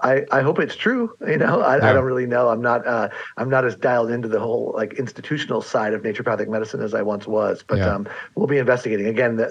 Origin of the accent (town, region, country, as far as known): San Diego, California, United States; born or raised there